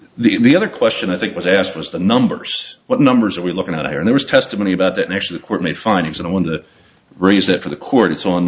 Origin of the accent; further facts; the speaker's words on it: Pennsylvania, United States; I grew up in Western Pennsylvania, had a lot of natural gas pieces